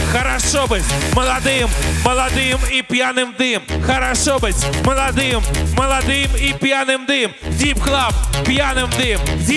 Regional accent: Kyiv, Ukraine; born there; То же самое я думал, почему я родился в Киеве, когда я недавно прилетел из Индии в Киев.

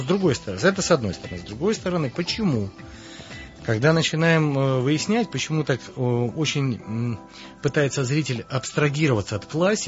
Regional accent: Uzhhorod, Zakarpattia Oblast, Ukraine; А мне, человеку, выросшему на Западной Украине, я родом из Ужгорода, который прожил в ситуации четырех границ

